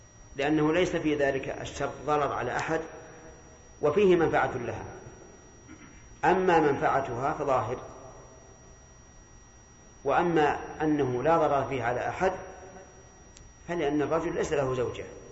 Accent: Saudi Arabia; وكل البيرة التي في بلدنا السعودية كلها قد اختبرت

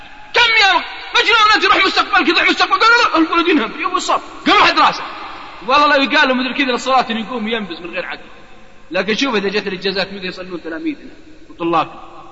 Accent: Najd, Saudi Arabia; على قول عندنا في نجد يقول والله عليه شارب يوقف الصقر

